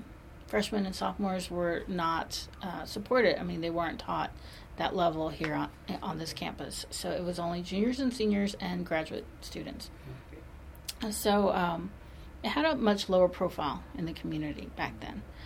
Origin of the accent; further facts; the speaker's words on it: Corpus Christi, Texas, United States; So I am from Corpus Christi. This is my hometown.